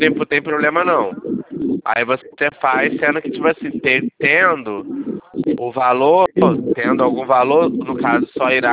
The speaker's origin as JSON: {"language": "Portuguese", "town": "São Gonçalo", "region": "Rio de Janeiro", "country": "Brazil", "said": "porque eu sou de São Gonçalo também."}